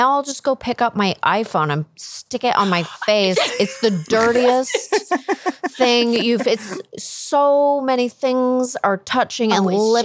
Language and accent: English; Canada; we're Canadian.